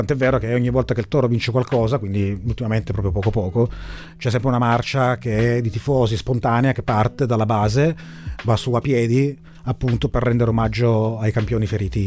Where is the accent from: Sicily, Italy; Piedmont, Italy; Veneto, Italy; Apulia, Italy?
Piedmont, Italy; Turin; e lo dico da torinese